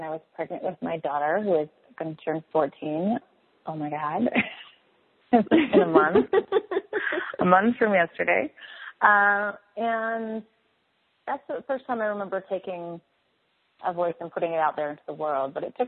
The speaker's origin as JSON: {"language": "English", "region": "Eastern Canada", "country": "Canada", "said": "I'm from Eastern Canada, so there's a connection there"}